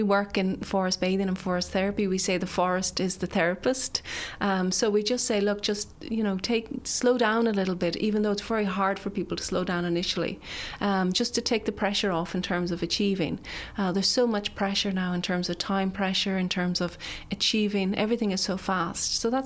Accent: Midlands, United Kingdom; because I grew up in the Midlands, I wasn't used to the sound of darts.

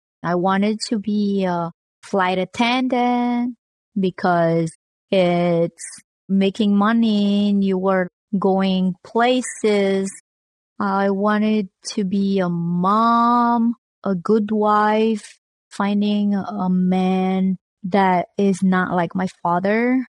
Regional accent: Madagascar; English is a second language; I am 37 years old. I love singing, dancing. And I'm from Madagascar, which is an island that broke off from Africa.

